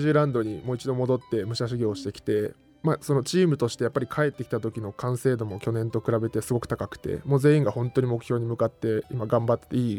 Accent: Hiroshima, Japan; now in Tokyo, Japan; 自分の実家が広島なんですけど、

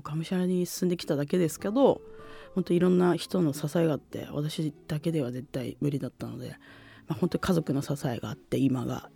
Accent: Setagaya, Tokyo, Japan; もうずっと世田谷に住まいを構えてたので、もう本当知らない道はないぐらいですね。

